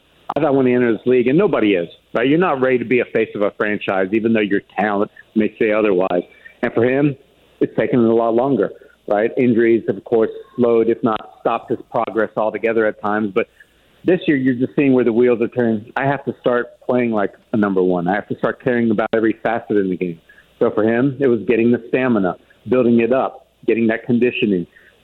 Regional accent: Australia; I'm from Australia. I was born there, so I would love to get over there.

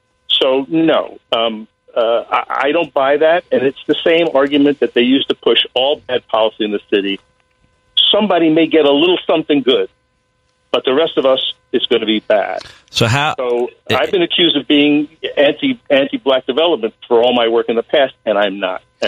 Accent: New York City, New York, United States; where I'm from New York City originally

